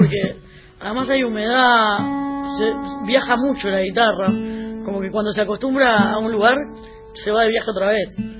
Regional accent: Uruguay; Y ellos me decían como, sos uruguaya

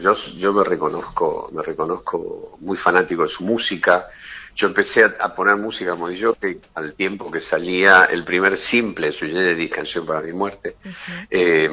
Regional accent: Argentina; Nosotros como argentinos

